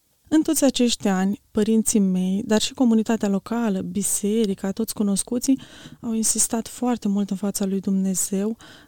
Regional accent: Suceava, Suceava County, Romania; M-am născut în Suceava, într-o familie obișnuită, o familie credincioasă, de creștini penticostali, cu 3 băieți și 3 fete.

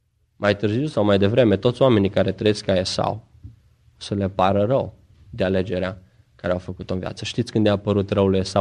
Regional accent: Romania; Noi venim din România și în România, cel puțin la țară, fiecare are câte o poreclă, nu?

